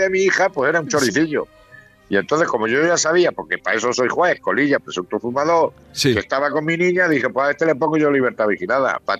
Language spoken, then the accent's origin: Spanish; Ciudad Real, Castilla-La Mancha, Spain; also born or lived in Granada; yo toda la vida he ido siendo manchego de Ciudad Real, sí.